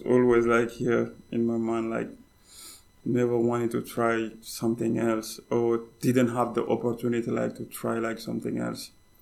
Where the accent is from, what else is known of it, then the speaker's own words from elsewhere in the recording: Senegal; English is a second language; moved away as an adult; now in Finland; I'm from Senegal, and I came in Finland in 2016.